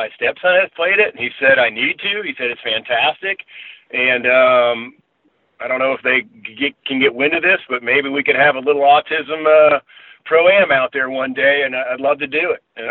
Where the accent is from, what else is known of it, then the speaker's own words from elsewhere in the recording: Orlando, Florida, United States; Bay Hill is really, really nice, being that's where I grew up in Orlando and watching my heroes play there.